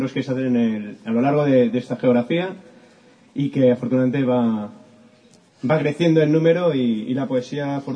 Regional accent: Madrid, Community of Madrid, Spain; vengo de Madrid.

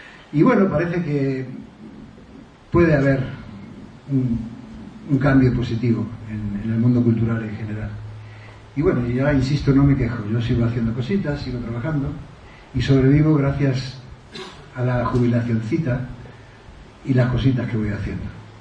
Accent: Argentina; como aunque no se me note, yo soy argentino

